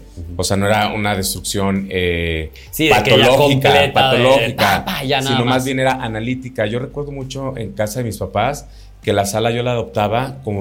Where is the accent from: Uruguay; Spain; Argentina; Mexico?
Mexico; Lagos de Moreno, Jalisco; yo mi niñez la pasé en Lagos de Moreno, un pueblo pintoresco, pero a fin de cuentas era un lugar de calle en donde nosotros nos la pasábamos en bicicleta.